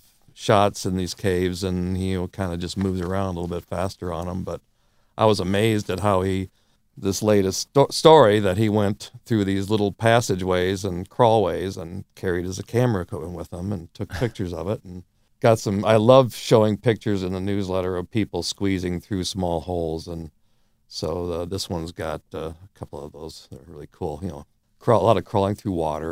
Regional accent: Fargo, North Dakota, United States; also born or lived in Milwaukee; I'm a Rough Rider. I came from Fargo, North Dakota. I was born in Milwaukee, but my dad went back to North Dakota to work for the Veterans Administration. So that's how I ended up there for up till the end of high school.

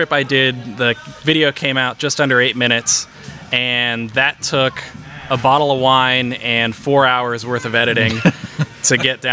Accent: Pennsylvania, United States; now in Indiana, United States; I'm actually from Pennsylvania, but I just moved out to Indiana this past October

